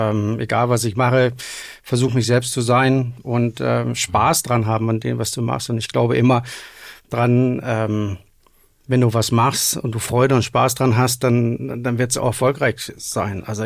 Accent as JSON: {"language": "German", "country": "Denmark", "tie": "born or raised there", "moved": "as an adult", "lives_now": "Germany", "said": "Ja, ich bin gebürtiger Däne und bin an meinen 18. Geburtstag, habe ich meine Sachen gepackt."}